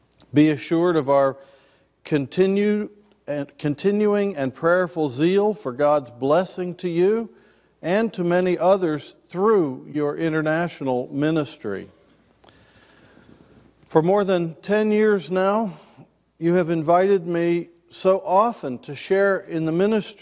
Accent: West Virginia, United States; And even though I grew up in West Virginia and Pastor Vader is from Kentucky, there has never been a feud between us

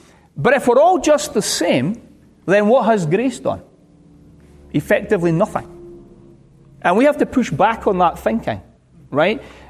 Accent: Scotland, United Kingdom; One of the things about being British and Scottish is that we have in our history persecution.

